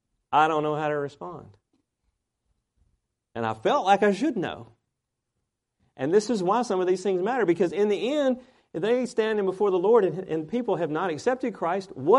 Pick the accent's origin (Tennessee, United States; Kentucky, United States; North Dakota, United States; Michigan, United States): Tennessee, United States; born there; I'm a Tennessean. I'm a Tennessean because I was born here.